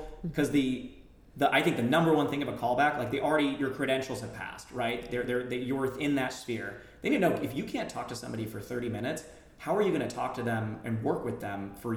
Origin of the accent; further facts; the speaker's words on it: Massachusetts, United States; like for me, I was from Massachusetts